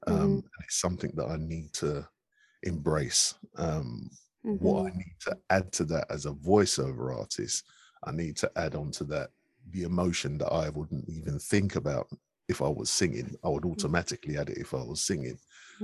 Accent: London, United Kingdom; accent: South London; I don't, because it's just my accent, it's what I've always had. So I don't hear it. Other people hear it. But then I don't know, if somebody asks for a South London accent, then I'm just going to talk at the end of the day.

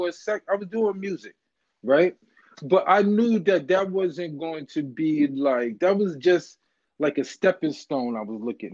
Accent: New York, United States; You know, growing up in New York, a lot of that is around you.

